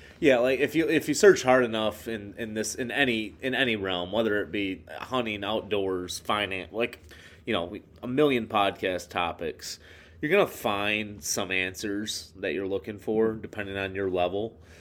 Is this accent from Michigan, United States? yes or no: yes; Michigan, United States; And like growing up in West Michigan, like I'm not going to say that I'm a black belt at anything